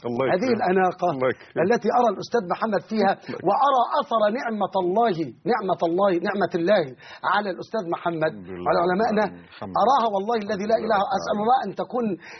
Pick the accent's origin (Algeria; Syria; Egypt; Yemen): Egypt